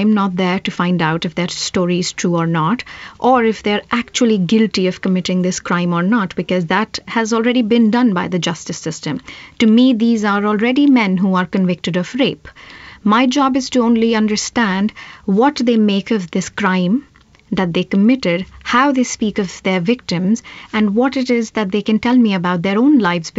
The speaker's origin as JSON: {"language": "English", "town": "New Delhi", "region": "Delhi", "country": "India", "tie": "born or raised there", "said": "that was quite compelling for myself as someone who was born and brought up in New Delhi."}